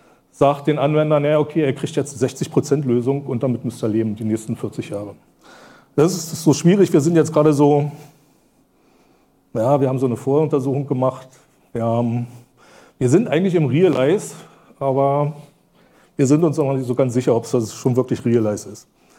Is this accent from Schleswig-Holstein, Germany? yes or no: no; Brandenburg an der Havel, Brandenburg, Germany; Ich komme aus Brandenburg, Brandenburg an der Havel.